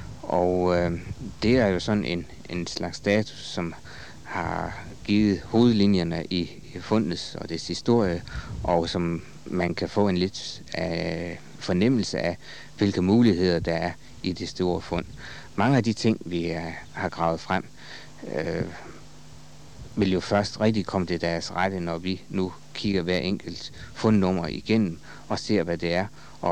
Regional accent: Thisted, North Denmark Region, Denmark; Jeg har faktisk tilbragt det meste af min barndom i Thisteds udkant i Thisted. Og også gået i skole i både Thisted og ude på Borgskolen i Thisted.

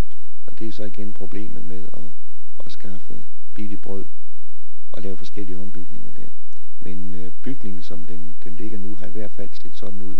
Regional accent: Thisted, North Denmark Region, Denmark; barnefødt i Thisted

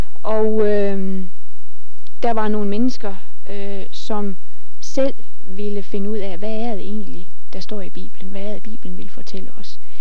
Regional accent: North Denmark Region, Denmark; da jeg kommer fra Thy, er opvokset i Thy, så har jeg en interesse, en lokalhistorisk interesse i området her

